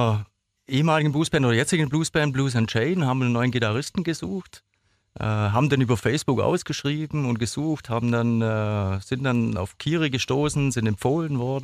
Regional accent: Essingen, Baden-Württemberg, Germany; born there; Ja, hallo … Ich bin ein Urschwabe, gebürtig in der Nähe von Aalen, Essingen.

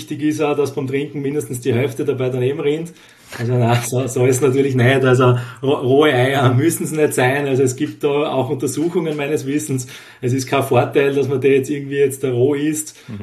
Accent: Graz, Styria, Austria; Ich wohne eigentlich auch selbst noch in Graz, also ich bin immer noch Grazer.

